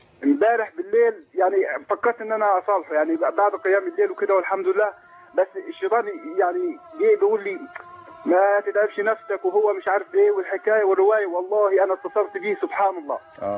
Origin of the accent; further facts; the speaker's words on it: Egypt; ده شرف كبير لنا احنا كمصريين